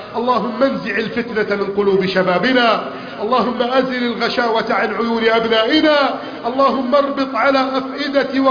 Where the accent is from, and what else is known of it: Egypt